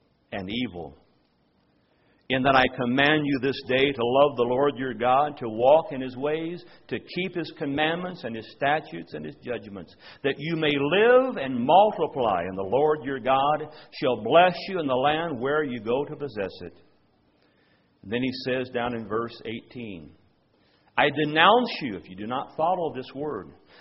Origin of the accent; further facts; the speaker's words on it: Indiana, United States; Well, I grew up in Indiana, so that sort of perked my interest.